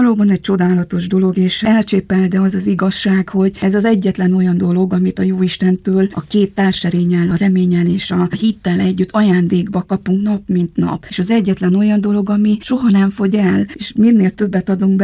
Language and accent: Hungarian; Corund, Harghita, Romania; Úgy nevelkedtem Erdélyben, egy kicsi faluba, Korondon.